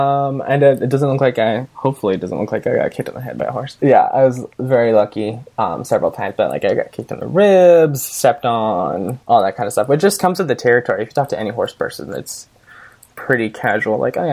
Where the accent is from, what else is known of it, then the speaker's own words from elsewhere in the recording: Sacramento, California, United States; now in Bay Area, United States; So I grew up in Sacramento, but now I'm in the Bay Area.